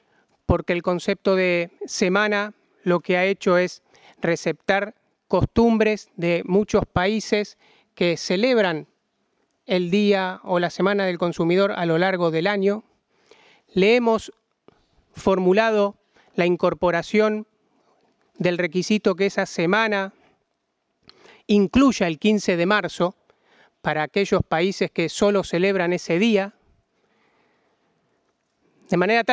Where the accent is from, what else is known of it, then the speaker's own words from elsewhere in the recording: Argentina; La protección del consumidor, diríamos en mi país, no nació de un repollo